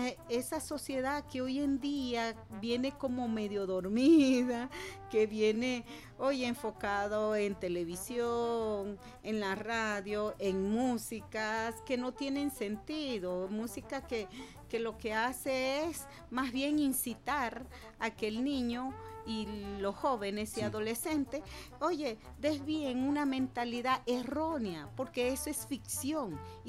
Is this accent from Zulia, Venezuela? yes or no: yes; Zulia, Venezuela; Estamos en la frontera de Venezuela con Colombia. Yo soy de la Sierra de Perijá. Allá se encuentran otros idiomas, otros pueblos originarios, que es el Yupa, el Barí, el Añún.